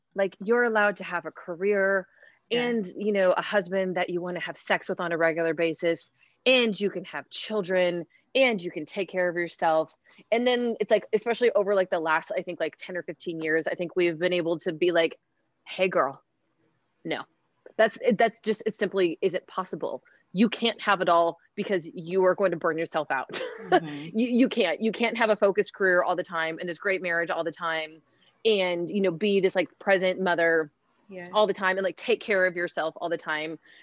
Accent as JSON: {"language": "English", "town": "Seattle", "region": "Washington", "country": "United States", "tie": "born or raised there", "said": "I grew up in Seattle, Washington. And that was in Seattle still is a more, you know, it's a very liberal place to grow up. I grew up in near downtown"}